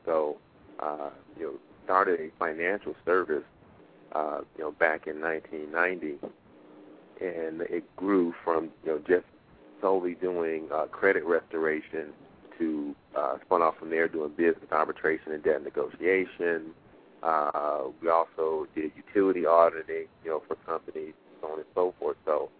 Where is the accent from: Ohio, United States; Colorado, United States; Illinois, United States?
Illinois, United States; Chicago; Well, I'm born and reared in Chicago. Spent most of my life here in the Chicagoland area.